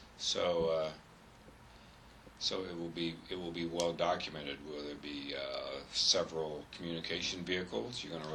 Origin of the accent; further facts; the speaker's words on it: Fredonia, Kansas, United States; I grew up in a very small town in Kansas.